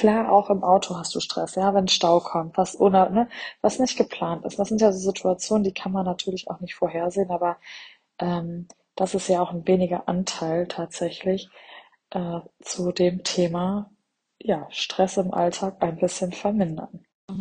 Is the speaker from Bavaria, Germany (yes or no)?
no; Soest, North Rhine-Westphalia, Germany; Ich komme aus Soest. Das ist ja alles noch relativ ländlich